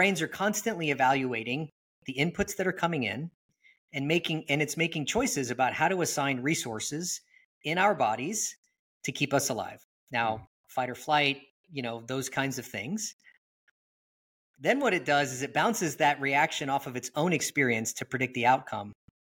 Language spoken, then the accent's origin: English; California, United States; I grew up in Northern California, primarily born in the Bay Area, lived up out that way as a kid. Seventh grade on was here in the kind of Sacramento area, okay.